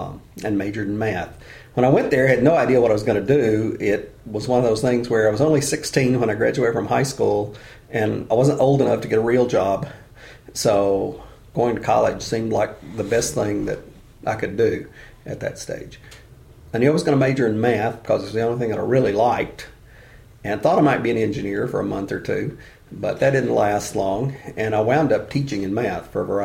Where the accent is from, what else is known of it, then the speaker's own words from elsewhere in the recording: Tennessee, United States; now in Missoula, United States; I grew up in Tennessee, in West Tennessee. I went to a small high school, 400 students, roughly, grades 7 through 12. A little community where I grew up before that.